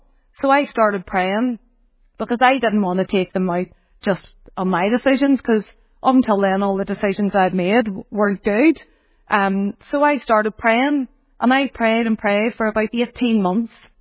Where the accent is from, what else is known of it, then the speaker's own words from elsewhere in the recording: Belfast, Northern Ireland, United Kingdom; we're from Belfast and grew up in the Troubles and, you know, very Protestant Catholic